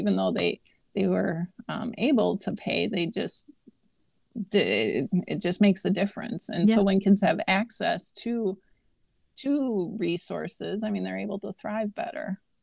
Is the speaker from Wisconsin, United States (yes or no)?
yes; Wausau, Wisconsin, United States; also born or lived in Green Bay; So my parents divorced when I was really young, and my mom and I moved to Wausau, where I grew up, and I graduated from Wausau East High School in 1995.